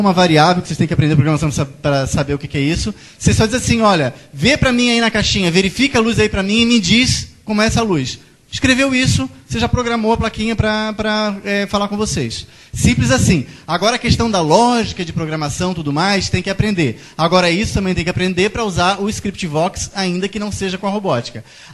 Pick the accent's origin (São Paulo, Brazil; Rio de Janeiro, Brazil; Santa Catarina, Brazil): Santa Catarina, Brazil; Florianópolis; moved away; Ó, eu não sou carioca, eu sou de Florianópolis, lá fala-se muito rápido, embora eu esteja aqui há 15 anos